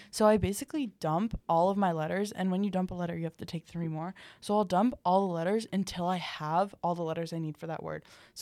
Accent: Texas, United States; I grew up in Texas, guys. I grew up in Texas with the horses

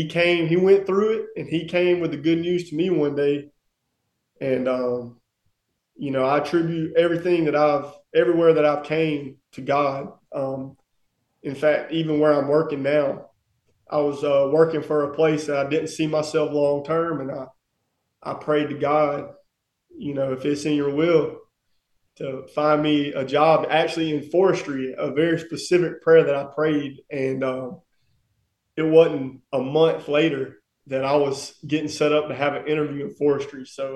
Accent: Auburn, Alabama, United States; I grew up in Auburn, at went to Auburn City Schools till ninth grade

